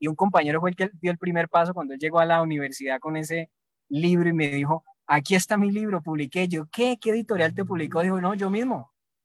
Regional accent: Cali, Valle del Cauca, Colombia; porque somos caleños, porque somos colombianos, por todo lo que pueda implicar, porque estamos jóvenes.

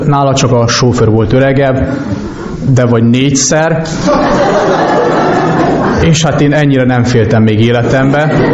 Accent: Romania; megtudták, hogy Romániából vagyok

